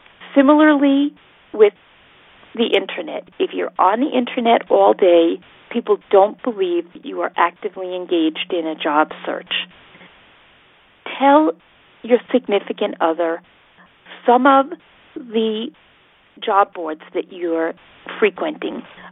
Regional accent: Ireland; I'm Irish. We live by rituals. The wake is a really big deal to us.

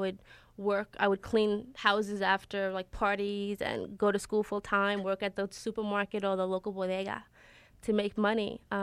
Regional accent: Boston, Georgia, United States; I went to Georgia. I grew up. I was raised in Boston, Georgia.

